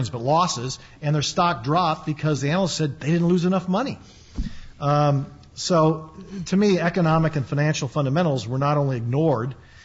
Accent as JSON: {"language": "English", "region": "California", "country": "United States", "tie": "born or raised there", "said": "Kind of reminds me of growing up in Silicon Valley, the dot-com bust."}